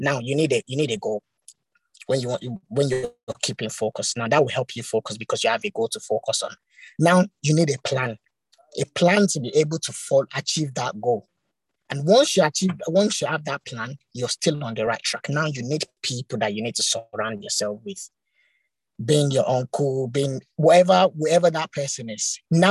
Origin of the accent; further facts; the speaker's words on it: Nigeria; sorry, I'm a Nigerian and African